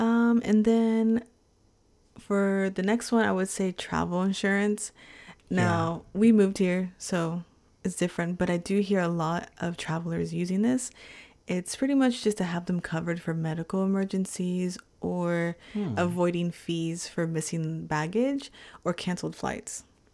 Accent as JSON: {"language": "English", "region": "Texas", "country": "United States", "said": "I know, like, we're from Texas. 81 is nice."}